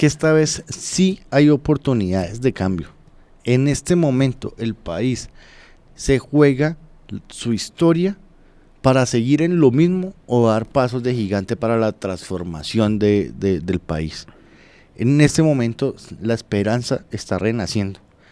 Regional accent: Natagaima, Tolima, Colombia; now in Soacha, Colombia; Yo soy oriundo de Natagaima, Tolima, sí, y estoy radicado acá en Soacha hace 15 años precisamente.

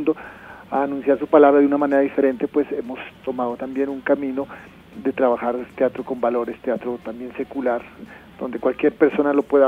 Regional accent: Pasto, Nariño, Colombia; born there; Yo nací en Pasto y bueno, una vez terminado mi bachillerato, pues bueno, tenía que tomar un rumbo.

